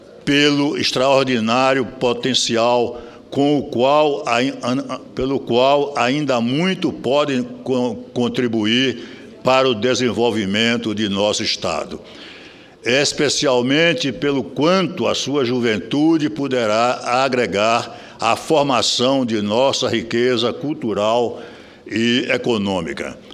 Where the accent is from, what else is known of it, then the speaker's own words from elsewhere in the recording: Feira de Santana, Bahia, Brazil; Feira de Santana, e da UNEB, Universidade do Estado da Bahia, importantes conquistas da juventude da minha terra